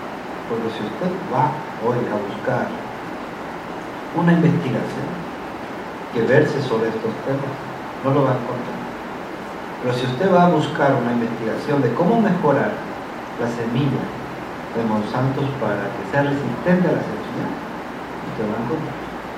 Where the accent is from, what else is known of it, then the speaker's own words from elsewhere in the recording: Paraguay; Yo soy paraguayo, de frente, sí.